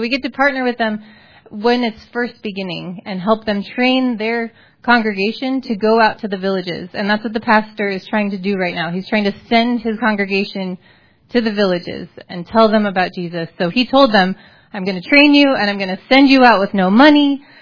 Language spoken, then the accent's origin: English; Glendale, Arizona, United States; I was born and raised in Arizona, in Glendale. I went to school in Flagstaff, and this is home. My family is all here.